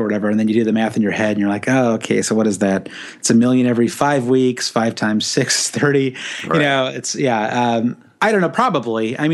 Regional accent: United States; you know, as an American, the, you know, the NBA

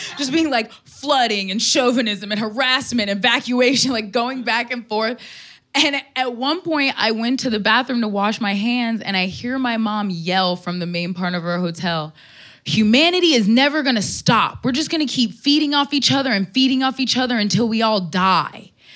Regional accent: Florida, United States; And I'm from Florida, so we were doing this thing where you will put on the Weather Channel and open a bottle of wine and see how close a hurricane gets to your house.

